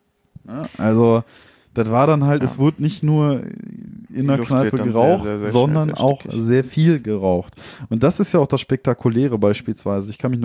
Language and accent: German; North Rhine-Westphalia, Germany; Ich sag mal, wir sind ja aus dem Ruhrgebiet, da reicht irgendwie der Blick.